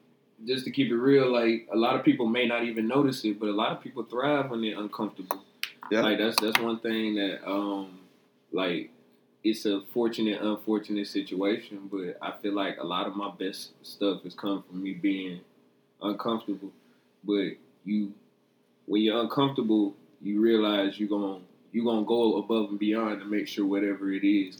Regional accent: Columbia, South Carolina, United States; Well, first off … I'm from Columbia, South Carolina. I come from the east side, Richmond Northeast, what's good.

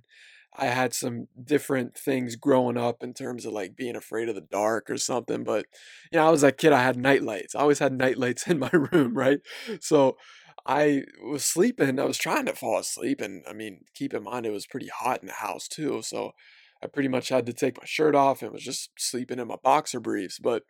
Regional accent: Chambersburg, Pennsylvania, United States; I'm from Pennsylvania. I'm from a very conservative town called Chambersburg, Pennsylvania.

